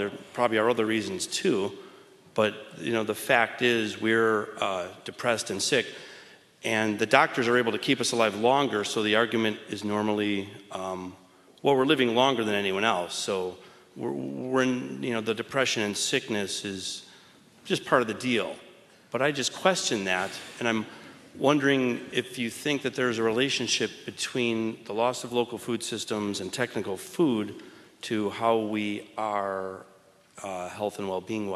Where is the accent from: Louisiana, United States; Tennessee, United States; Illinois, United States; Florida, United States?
Illinois, United States; Chicago; I'm a chef from Chicago and a business owner.